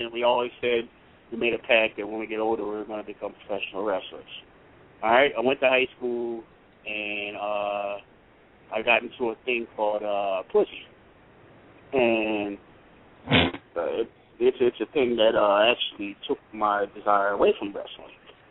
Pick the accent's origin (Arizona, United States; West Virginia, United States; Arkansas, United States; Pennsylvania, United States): Pennsylvania, United States; Norristown; I grew up in Norristown, Pennsylvania.